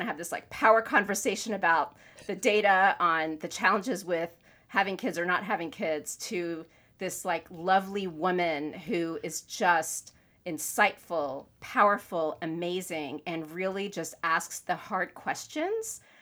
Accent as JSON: {"language": "English", "region": "Florida", "country": "United States", "tie": "born or raised there", "moved": "yes", "said": "And I grew up in Florida. Then I moved to the Northeast and it didn't happen for me."}